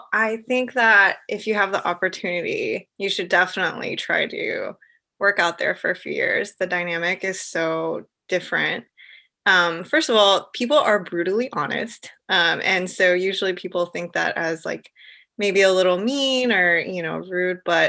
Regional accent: Texas, United States; I actually grew up in just like a small suburb north of Houston. Now it's not so small. But when I grew up, it was like right outside my window was a horse farm.

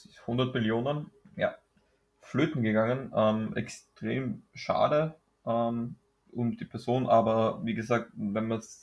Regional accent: Austria; Und vor allem als Österreicher

